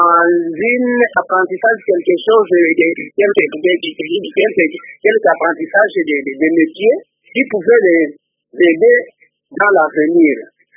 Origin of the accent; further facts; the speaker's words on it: Katanga, DR Congo; c'est le cas qui est fait ici chez nous au Katanga